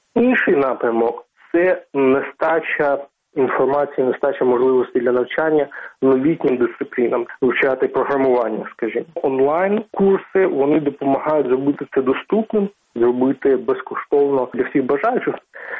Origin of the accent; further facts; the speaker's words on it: Donetsk, Donetsk Oblast, Ukraine; Я сам з Донбасу, я родом з Донецька, тому я думаю, що доволі непогано тут знаю цю специфіку.